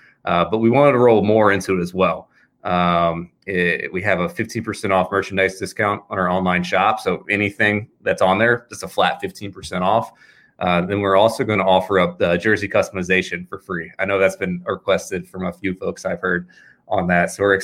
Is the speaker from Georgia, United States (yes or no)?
no; Richmond, Virginia, United States; You know, I'm a local guy. I'm from Richmond.